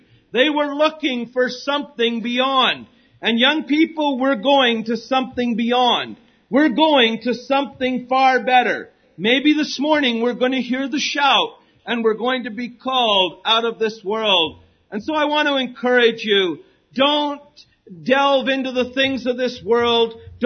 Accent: Canada; now in United States; And I tell them that I'm a Canadian.

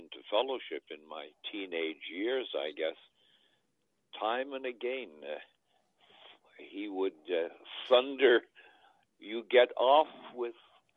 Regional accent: Ottawa, Ontario, Canada; I'm from Ottawa

